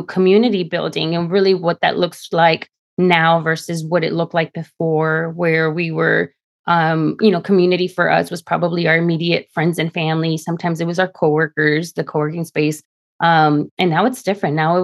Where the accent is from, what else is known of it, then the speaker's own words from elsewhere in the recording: Texas, United States; also born or lived in Washington, District of Columbia, United States / Dallas-Fort Worth; in the Central Texas area was a little different than what I had seen living in DC, living in the Dallas-Fort Worth area, and also growing up in the Rio Grande Valley.